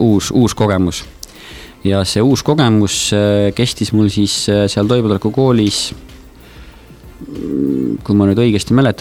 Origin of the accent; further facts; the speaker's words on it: Pärnu, Pärnu County, Estonia; olen täitsa siit Pärnust pärit. Sündinud, kasvanud, elanud, tööd teinud, õppinud